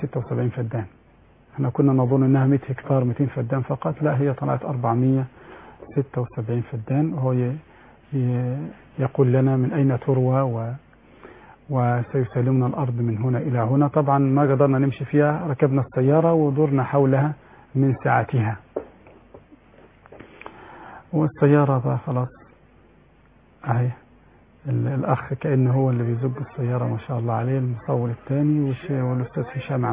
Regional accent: Egypt; والملك اللي راكب قدامها هو القيادة طبعا على اليمين هناك عكس عندنا في مصر.

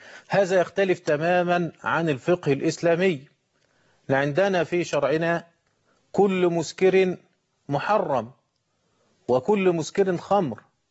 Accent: Egypt; وتدرجه في جداول كما يحدث عندنا في مصر. عندنا 6 جداول في قانون المخدرات.

